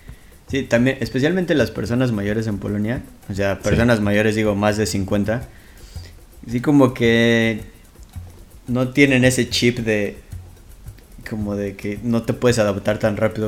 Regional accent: Mexico; Eso para mí como mexicano dije, wow, está bien, es algo que en México yo acostumbro a hacer

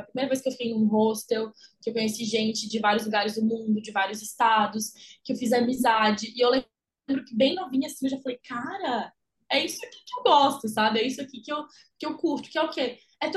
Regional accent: Brasília, Federal District, Brazil; born there; now in Balneário Camboriú, Brazil; Eu nasci em Brasília, mas fui para Balneário Camboriú.

